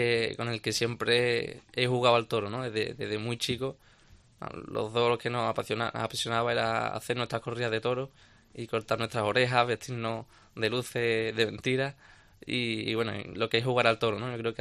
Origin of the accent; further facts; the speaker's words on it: Seville, Andalusia, Spain; creo que soy muy sevillano en todos los aspectos, ¿no? Y creo que llevo por bandera mi tierra y muy orgulloso de ser sevillano.